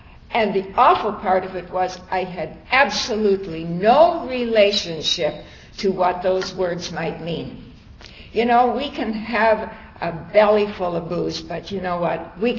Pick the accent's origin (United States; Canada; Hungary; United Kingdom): Canada; Toronto, Ontario; I'm from Toronto, Canada.